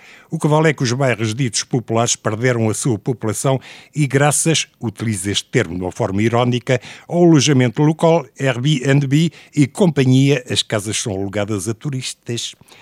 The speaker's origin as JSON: {"language": "Portuguese", "region": "Lisbon", "country": "Portugal", "said": "Como lisboeta, garanto-vos, vou ficar ao fresco."}